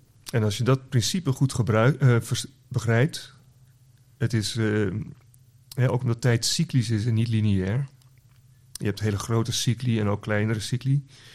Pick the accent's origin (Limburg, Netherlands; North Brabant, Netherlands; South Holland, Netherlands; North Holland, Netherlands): North Holland, Netherlands; Ik kom zelf uit West-Friesland, wat in Noord-Holland is.